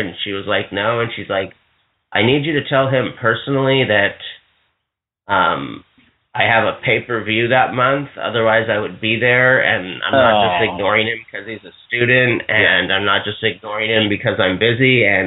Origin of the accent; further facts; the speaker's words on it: Hawaii, United States; I'm from Hawaii, so it's always nice to see Dwayne Johnson continuing to have success.